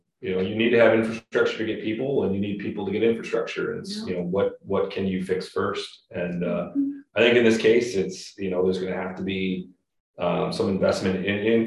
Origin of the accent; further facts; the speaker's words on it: Town Preble, United States; I grew up down in Town Preble, down in Portland County. So I'm very familiar coming from a small town.